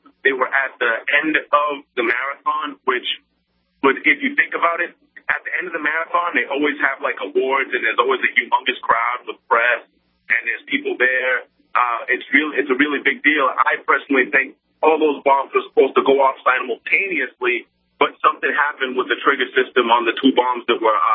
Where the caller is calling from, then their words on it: Boston, Massachusetts, United States; Okay, just to let you guys know, I'm calling from the Boston area.